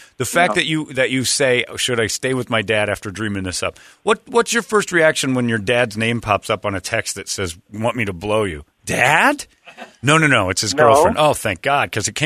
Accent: Mesa, Arizona, United States; I grew up in Mesa

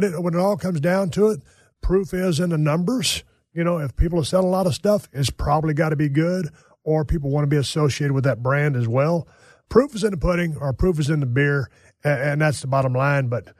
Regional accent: Austin, Texas, United States; born there; And Austin's a close second to El Paso as far as bad drivers in Texas, and I was born in Austin.

